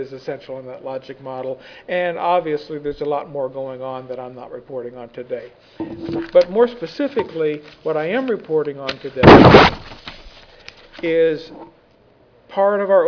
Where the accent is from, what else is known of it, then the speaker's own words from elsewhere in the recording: Arkansas, United States; I'm from Arkansas, I've learned to say that without thinking